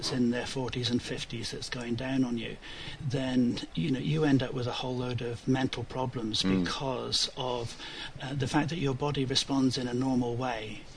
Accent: South West England, United Kingdom; when I was growing up in the West Country in England.

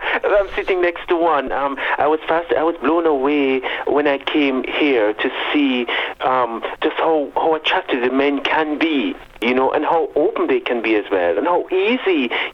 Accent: Jamaica; I'm from Jamaica, so, and we have a Brit just at the Commonwealth with cricket and all that sort of a thing, sports

